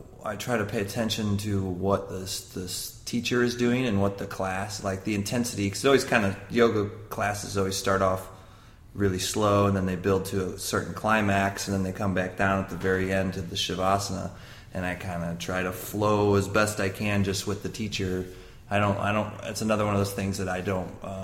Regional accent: Fenton, Missouri, United States; also born or lived in Chesterfield; Yeah, I grew up in Fenton / High Ridge. So I'm from good old Jefferson County out there.

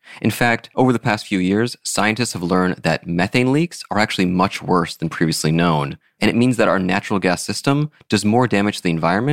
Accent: Florida, United States; I grew up in Florida where everyone had an electric stove.

